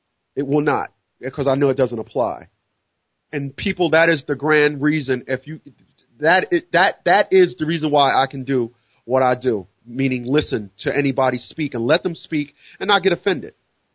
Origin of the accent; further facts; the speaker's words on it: New Jersey, United States; the best people that can make a case about that August 30th show is the residents of Newark, Irvington, and East Orange, New Jersey. That is where I'm from. That's where I'm from.